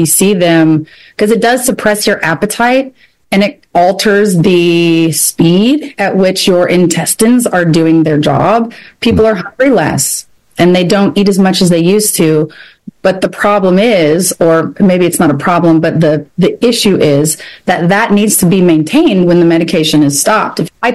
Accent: Kentucky, United States; I am from Kentucky, so I say

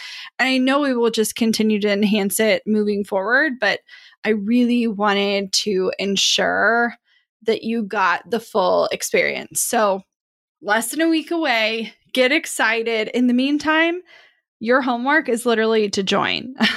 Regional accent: Midwest, United States; And like, I'm from the Midwest and used to a lot of trees, but it's just different there.

